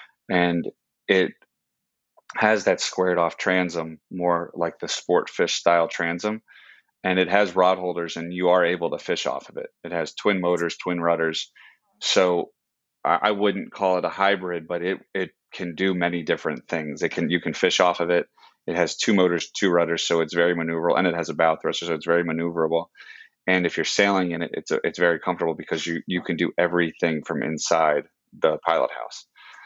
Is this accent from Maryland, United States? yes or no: yes; Annapolis, Maryland, United States; also born or lived in Outer Banks, North Carolina; I grew up on the Chesapeake Bay and grew up a little bit in North Carolina in the Outer Banks. My dad was a Secret Service agent, so that's why we lived in Annapolis and lived on the Chesapeake Bay